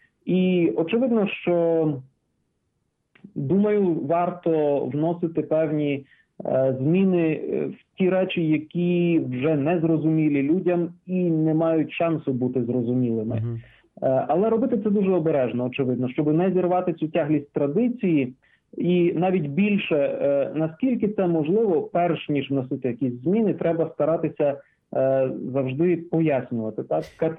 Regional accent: Kharkiv, Kharkiv Oblast, Ukraine; Я, наприклад, сам походжу з Харкова

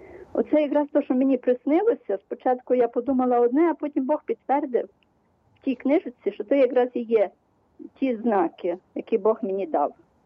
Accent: Lviv, Lviv Oblast, Ukraine; я зі Львова.

